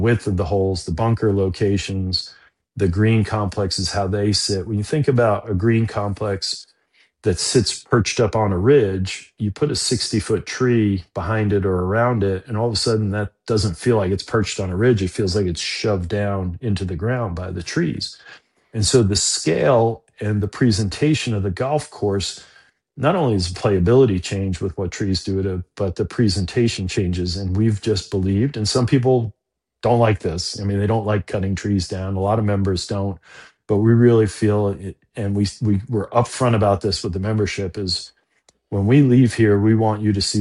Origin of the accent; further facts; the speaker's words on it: Long Island, New York, United States; now in Philadelphia, United States; I grew up on Long Island, but moved to Philly and been there for 33 years.